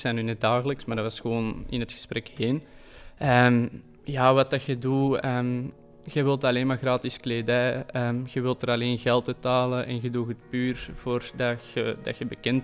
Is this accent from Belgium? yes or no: yes; Antwerp, Belgium; Ik ben afkomstig uit Antwerpen zelf. Ik ben momenteel 23 jaar. Ik studeer marketing mijn laatste jaar op de Karel de Grote Hogeschool in Antwerpen.